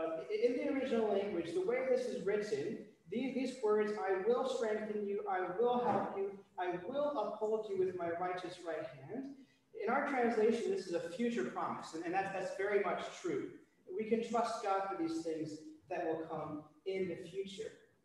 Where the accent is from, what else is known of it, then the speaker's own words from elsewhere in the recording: United States; So you can tell by my accent, I'm American.